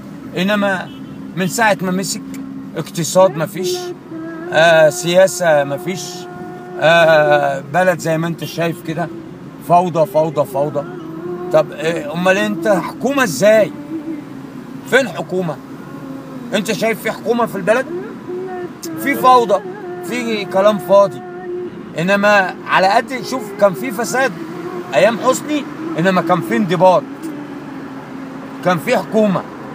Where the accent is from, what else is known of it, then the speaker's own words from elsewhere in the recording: Cairo, Cairo Governorate, Egypt; من هنا القاهرة